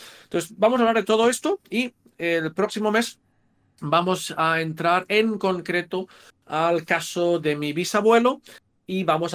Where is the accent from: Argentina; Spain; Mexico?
Spain; Castellar del Vallès, Catalonia; de Castellar del Vallès, que es pues mi pueblo, ¿no?